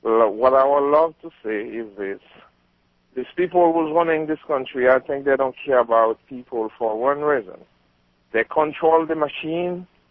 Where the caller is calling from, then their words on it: Miami, Florida, United States; I'm calling from Miami.